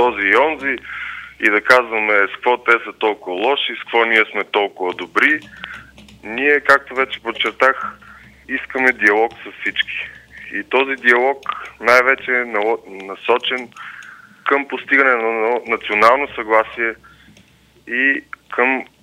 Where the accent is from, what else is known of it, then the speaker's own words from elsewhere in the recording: Popovo, Targovishte Province, Bulgaria; аз съм родом от Попово и съм израснал от този град.